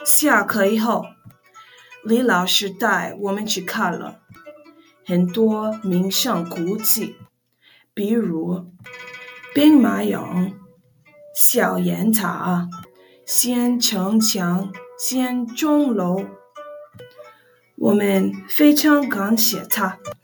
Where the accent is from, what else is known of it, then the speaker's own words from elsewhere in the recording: United States; Chinese is a second language; 我是非城人，不是西安人，我是美国人，不是中国人，我是西东大学的学生，不是老师。在西东大学，我学中文、中国文化和简体字。